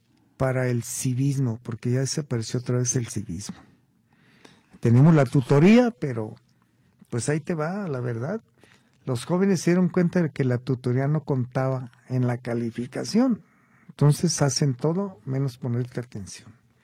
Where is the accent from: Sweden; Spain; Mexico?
Mexico; Somos muy mexicanos porque ganó la selección, pero nos enojamos porque perdió